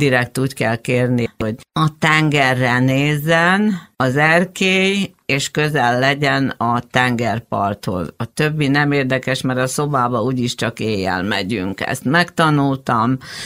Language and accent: Hungarian; Szombathely, Vas, Hungary; mentem felfedezni Szombathely. Az volt a világ, a szülővárosom.